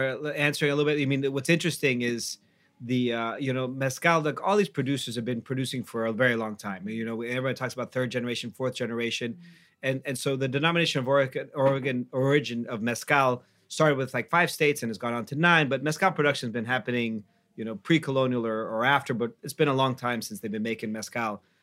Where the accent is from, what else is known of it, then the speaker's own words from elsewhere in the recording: Mexico City, Mexico; we're all from Mexico City, you know?